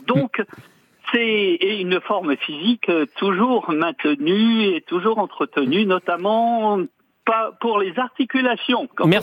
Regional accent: Nantes, Pays de la Loire, France; Je suis nantais dans une ville qui s'équipe de plus en plus.

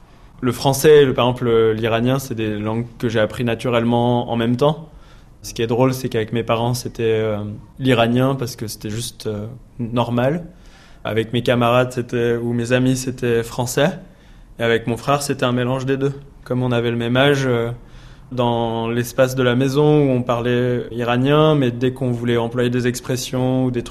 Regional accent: France; also born or lived in Iran; je suis né en Iran et j'ai grandi en France.

